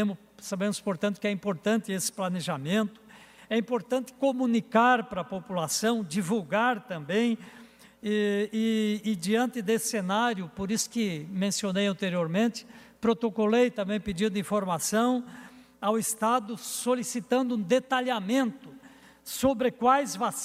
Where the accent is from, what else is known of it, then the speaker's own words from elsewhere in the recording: Jaborá, Santa Catarina, Brazil; no nosso querido município de Jaborá, minha terra natal.